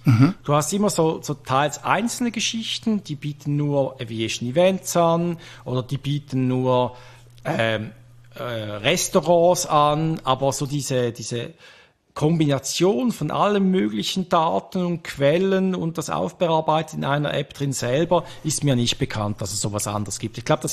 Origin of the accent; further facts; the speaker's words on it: Switzerland; accent: Swiss German; vielleicht schlägt einfach mein persönlicher Dialekt ein wenig zu fest, Schweizerisch, durch